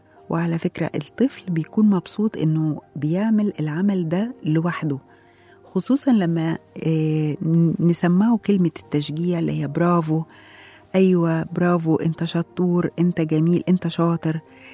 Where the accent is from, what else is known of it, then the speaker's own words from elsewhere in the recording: Egypt; احنا بطبيعتنا كمصريين عندنا العاطفة والمشاعر تجاه أطفالنا